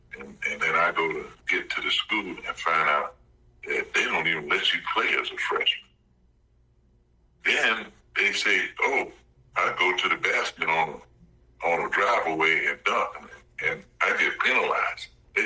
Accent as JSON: {"language": "English", "region": "Deep South", "country": "United States", "tie": "born or raised there", "said": "because I was brought up in the South, in the Deep South."}